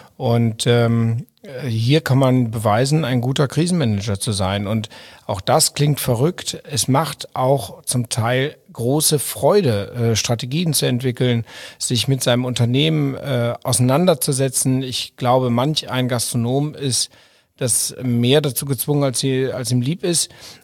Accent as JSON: {"language": "German", "town": "Düsseldorf", "region": "North Rhine-Westphalia", "country": "Germany", "tie": "born there", "said": "Aus Düsseldorf"}